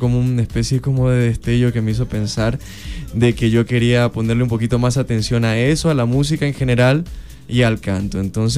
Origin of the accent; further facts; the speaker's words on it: Manta, Manabí, Ecuador; also born or lived in Ambato; Yo soy nacido en Ambato, pero apenas de 8 días de nacido, yo me crié en la ciudad de Manta.